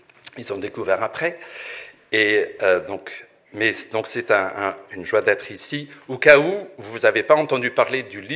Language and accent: French; Northern Ireland, United Kingdom; French is a second language; je ne suis pas suisse, je suis pas français non plus. Je viens d'Irlande du Nord, et il y a 30 ans, je me trouvais comme jeune étudiant en théologie à Vaux-sur-Seine pour étudier la théologie.